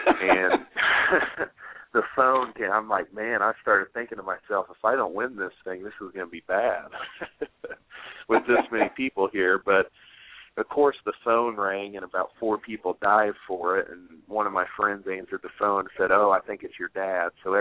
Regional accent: Noblesville, Indiana, United States; But growing up in Noblesville, they definitely gave me a great start as far as, you know, trying to achieve my dream.

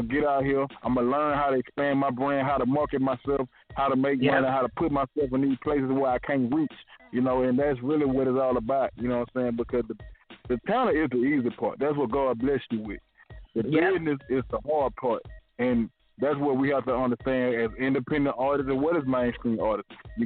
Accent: Mobile, Alabama, United States; I'm really from Mobile, Alabama. You know what I'm saying? The bottom of the map

